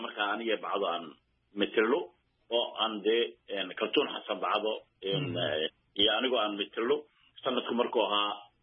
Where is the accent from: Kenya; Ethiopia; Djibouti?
Djibouti; iyaan anigu ahaa xaafada lixaad iyo afraad ee dalka Jabuuti ayaan ahaa calanka ka hor halkaasuu dareenka fanku igaga dhashay